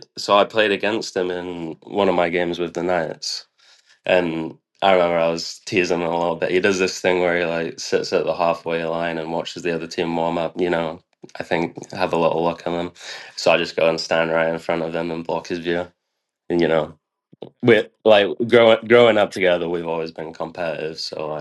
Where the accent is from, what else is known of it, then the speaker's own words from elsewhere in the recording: Doncaster, Yorkshire and the Humber, United Kingdom; I'm from Doncaster, so it's only 30 minutes out